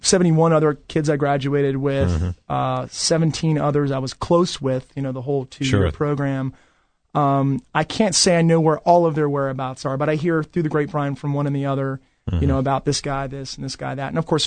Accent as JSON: {"language": "English", "region": "Virginia", "country": "United States", "said": "maybe because I'm from Virginia and he's from Appalachia."}